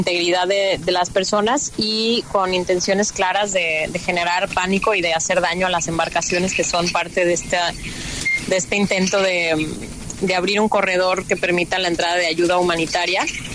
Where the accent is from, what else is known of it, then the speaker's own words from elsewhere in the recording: Mexico; y yo que soy mexicana, soy no abogada